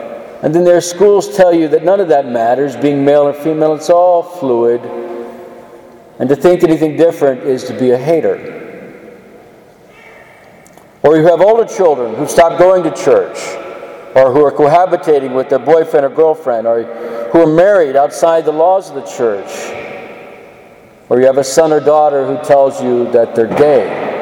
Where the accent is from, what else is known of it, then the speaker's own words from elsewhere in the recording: San Antonio, Texas, United States; moved away as an adult; It was 28 years ago tomorrow that I left my hometown of San Antonio, where I grew up and went to school and had worked for 31 years. I left there to move to Arlington to begin my studies for the priesthood.